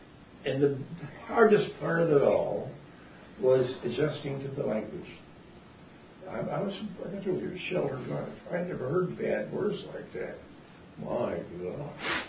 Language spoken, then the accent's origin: English; Bertram, Iowa, United States; The little railroad village called Bertram, the west east of Cedar Rapids in Iowa.